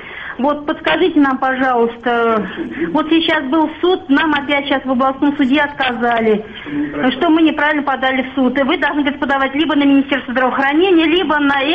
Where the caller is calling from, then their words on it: Saratov Oblast, Russia; also born or lived in Kazakhstan; из Саратовской области. Очень приятно, что вы дали нам слово.